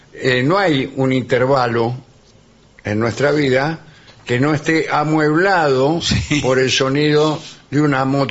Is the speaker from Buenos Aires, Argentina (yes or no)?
no; Reconquista, Santa Fe, Argentina; de Reconquista, Santa Fe.